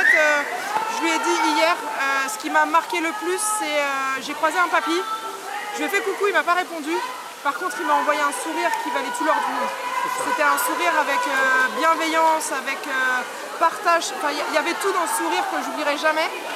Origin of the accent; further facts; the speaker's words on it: Normandy, France; De Haute-Normandie.